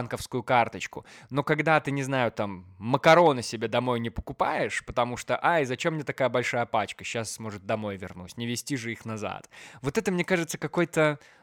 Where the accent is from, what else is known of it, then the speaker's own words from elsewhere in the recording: Belarus; мы, белорусы, капец испорчены